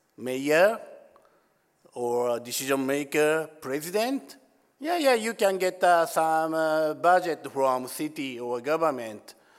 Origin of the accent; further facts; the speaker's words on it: Japan; So I'm from Japan.